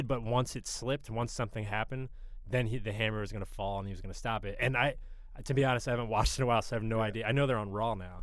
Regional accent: Harrisburg, Pennsylvania, United States; also born or lived in Philadelphia; And so I'm from Central Pennsylvania, Harrisburg, PA.

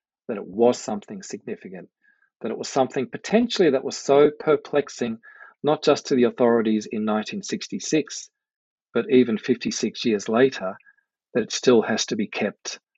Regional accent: Australia; as an Aussie living here in Canberra

